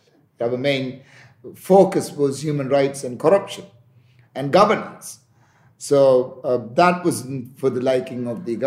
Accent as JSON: {"language": "English", "country": "Maldives", "tie": "born or raised there", "said": "When we grew up in the Maldives, we had beach, we had the sea, and we went swimming almost every day."}